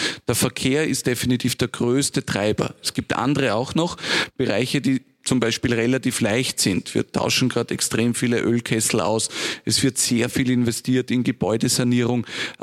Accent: Vienna, Austria; also born or lived in Lower Austria; Ich bin jemand, der Gott sei Dank beides kennt, Stadt und Land. Ich bin in Wien und in Niederösterreich aufgewachsen.

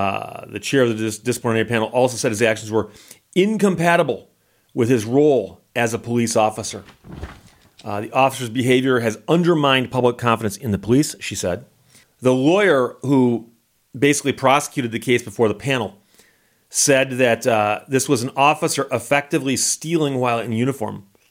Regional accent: United States; So I am an American.

